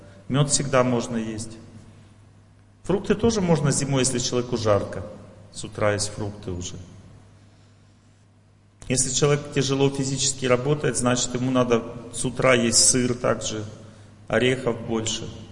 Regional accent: Kazakhstan; Мы же казахи. Мы же мясоеды, вы скажете.

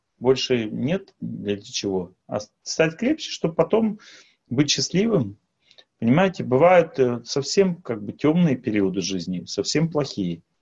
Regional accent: Russia; я из России

